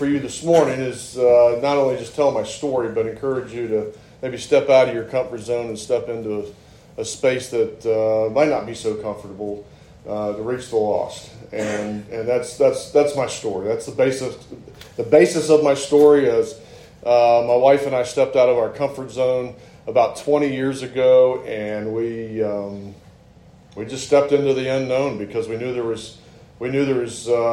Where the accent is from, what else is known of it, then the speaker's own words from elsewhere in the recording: New Martinsville, West Virginia, United States; born there; So I was born in West Virginia. I was born over in Wetzel County, New Martinsville.